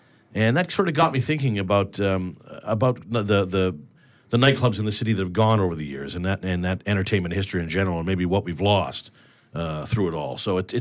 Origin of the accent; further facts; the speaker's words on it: Vancouver, British Columbia, Canada; I'm born and raised in Vancouver